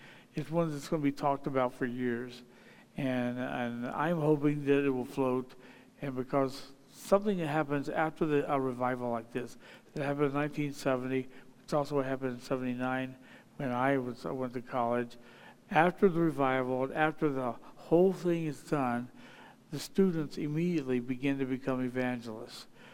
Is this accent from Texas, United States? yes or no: no; Ohio, United States; Even though I'm from Ohio, I still like the Wildcats.